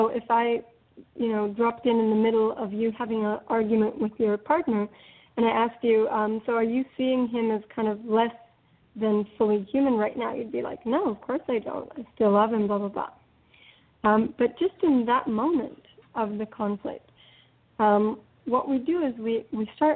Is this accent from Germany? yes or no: no; Israel; So I'm originally from Israel. I'm Israeli.